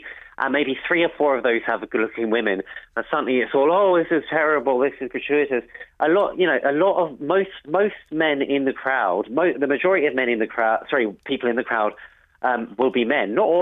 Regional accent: England, United Kingdom; I'm an England fan. I grew up in England.

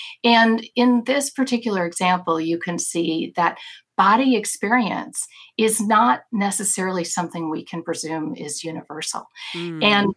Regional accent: United States; which as an American, you know, college student was for me deeply unfamiliar and uncomfortable

